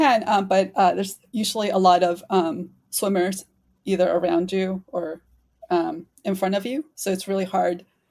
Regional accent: Chile; My dream race would be to run the marathon in my native country of Chile. So, yeah, something I didn't mention. I'm originally from Chile, South America

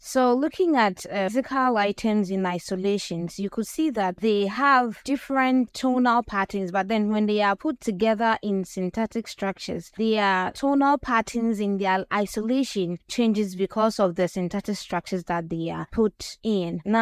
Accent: Wenchi, Bono, Ghana; That is to say, I am a Bono, a proud Bono, specifically from Wenchi.

